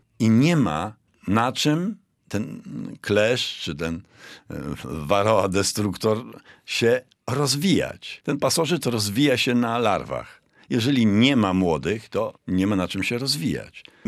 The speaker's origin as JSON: {"language": "Polish", "region": "Pomeranian Voivodeship", "country": "Poland", "tie": "born or raised there", "said": "bo ja byłem jeszcze w szkole podstawowej, to mojej wsi na Kaszubach była tylko pszczoła północna"}